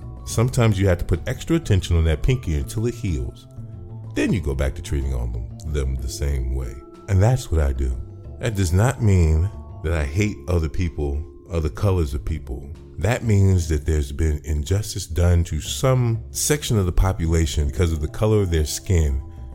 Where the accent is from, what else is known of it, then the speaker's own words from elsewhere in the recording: Chicago, Illinois, United States; just like I have one in saying that I'm a Chicagoan